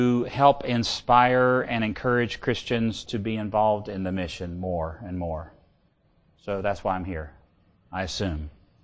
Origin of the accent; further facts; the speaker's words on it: Virginia, United States; My father, I grew up in Virginia.